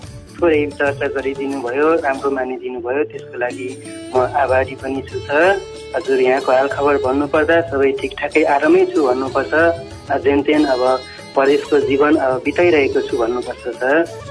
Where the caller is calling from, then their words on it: Malaysia; म मलेसियादेखि